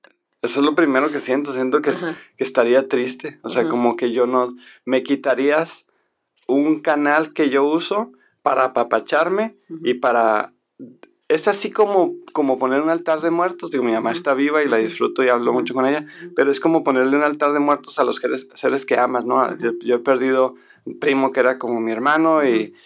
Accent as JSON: {"language": "Spanish", "region": "Sonora", "country": "Mexico", "said": "O sea, entiendan que yo soy sonorense"}